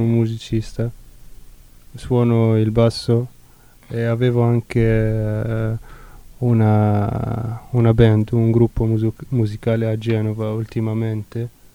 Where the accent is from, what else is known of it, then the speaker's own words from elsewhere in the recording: Tunisia; Italian is a second language; moved away as an adult; now in Italy; vengo dalla Tunisia, sono venuto qui da 6 anni, al 2011, agosto 2011, per fare l'università.